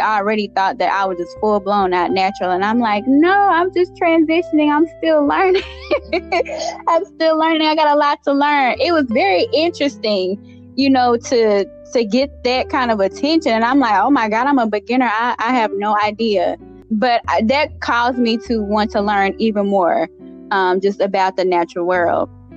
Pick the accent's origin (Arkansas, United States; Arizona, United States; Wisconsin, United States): Arkansas, United States; Malvern; Well, yes, I am originally from Malvern, Arkansas, small little country town, population of about 10,000 people, but yes, I'm a little country girl at heart.